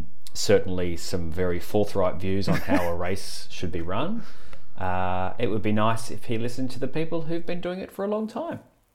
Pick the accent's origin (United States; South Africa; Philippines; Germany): South Africa; No, not me, mate. Oh, I'm South African.